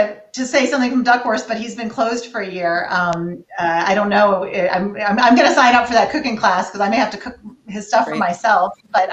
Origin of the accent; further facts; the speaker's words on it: Midwest, United States; I'm from the Midwest originally. I'm a Midwestern farm girl, so we don't call them.